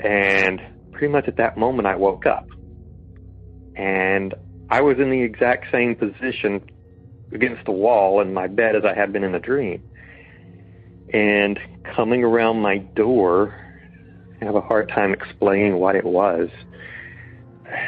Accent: South Carolina, United States; I grew up in Northern South Carolina and our family home was a new construction home.

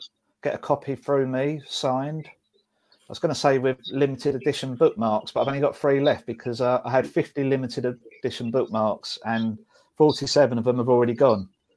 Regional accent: Clacton-on-Sea, East of England, United Kingdom; A guy called Aaron Pereira in my hometown of Clacton-on-Sea at Lost Arts Social Club.

